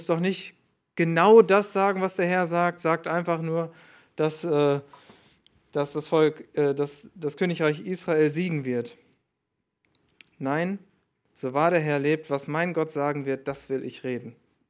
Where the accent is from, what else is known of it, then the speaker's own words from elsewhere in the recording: Northern Germany, Germany; von einem Mann aus meiner Heimat in Norddeutschland